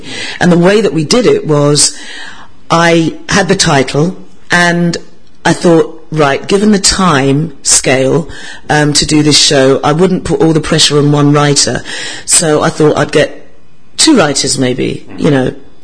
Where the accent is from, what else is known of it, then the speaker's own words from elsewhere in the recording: London, United Kingdom; I was born in London. I don't really know anywhere else. This is my home.